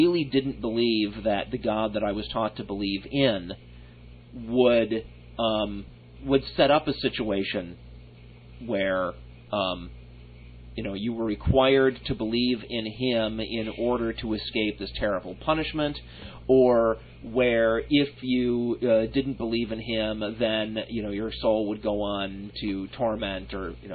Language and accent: English; England, United Kingdom; now in South Germany, Germany; the background religious radiation of growing up in Protestant England and now living in Catholic South Germany.